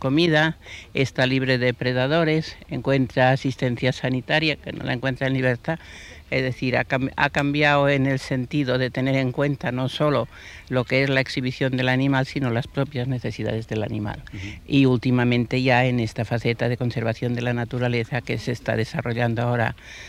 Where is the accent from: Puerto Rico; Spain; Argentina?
Spain; Barcelona, Catalonia; born there; moved away as an adult; now in Madrid, Spain; Yo nací en Barcelona y, bueno, en el año 50 me trasladé a Madrid porque mi dedicación profesional estaba entonces aquí en Madrid